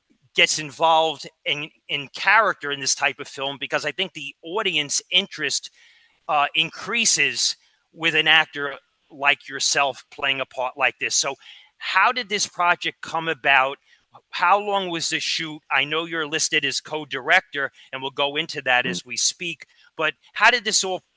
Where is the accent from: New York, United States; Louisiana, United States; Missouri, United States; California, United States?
New York, United States; Brooklyn; When I was a kid in 1972, I grew up in Brooklyn, New York, and my parents took me to the Avalon Movie Theater, King's Highway, in the balcony